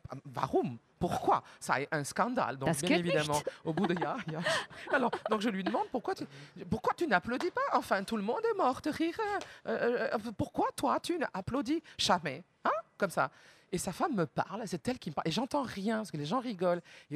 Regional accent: Montélimar, Auvergne-Rhône-Alpes, France; Moi, je suis native de Montélimar.

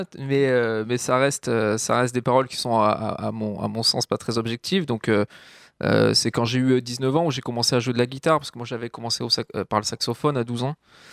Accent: France; on est des Français aussi loin qu'on ait pu remonter.

